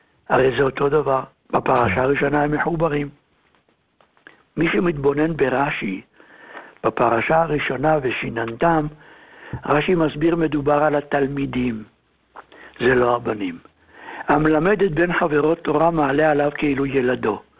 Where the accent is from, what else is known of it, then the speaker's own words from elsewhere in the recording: Jerusalem, Jerusalem District, Israel; אני מדבר בירושלים, בבית ישראל, היה רק שני חדרים.